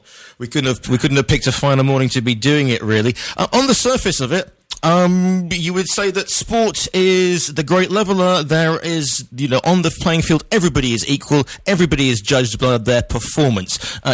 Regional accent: Stoke-on-Trent, West Midlands, United Kingdom; I mean, I'm from the Midlands. I'm from Stoke-on-Trent.

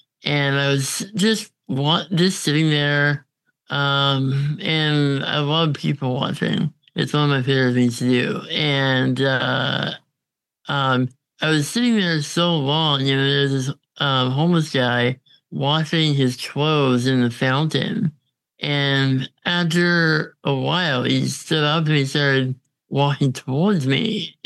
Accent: Edmonton, Alberta, Canada; born there; I was born in Edmonton.

